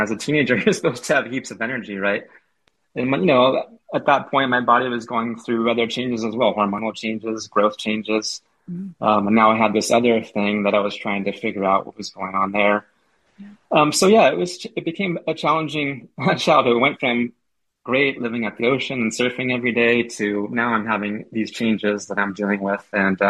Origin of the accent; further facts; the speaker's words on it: San Diego, California, United States; So I was lucky enough to grow up near or right on the beach in my formative years, my childhood years.